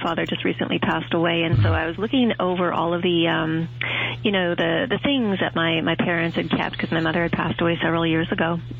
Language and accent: English; Timmins, Ontario, Canada; Growing up in Timmins was I grew up in Timmins, Ontario, for the most part